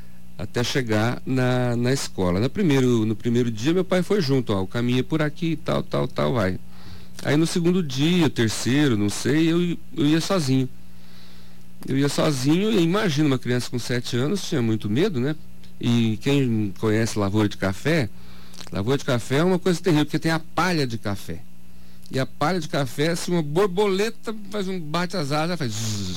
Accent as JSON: {"language": "Portuguese", "region": "Paraná", "country": "Brazil", "tie": "born there", "said": "Eu fui gerado lá no estado de São Paulo, mas nascido no Paraná, na cidade de Astorga."}